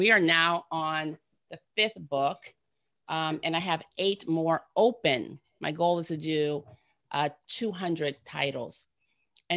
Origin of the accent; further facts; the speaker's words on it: Ohio, United States; And we're from Ohio. So you just imagine two Black in the middle of the United States, people, no degrees.